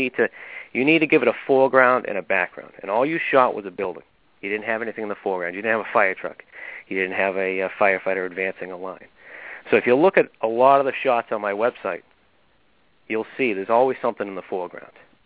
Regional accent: Boston, Massachusetts, United States; I grew up in the city. I grew up in Dorchester, part of Boston, and my grandparents lived on the next floor up from me.

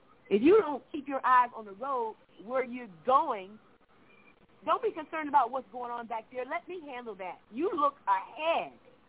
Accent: Orlando, Florida, United States; And, you know, I am originally from Orlando. I don't know if you've ever listened to the show. But, you know, I'm from Orlando and miss home.

